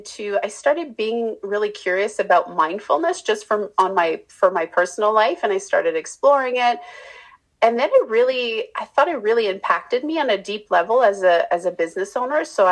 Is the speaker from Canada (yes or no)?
yes; Canada; I got to do a better job in talking about how we're Canadian.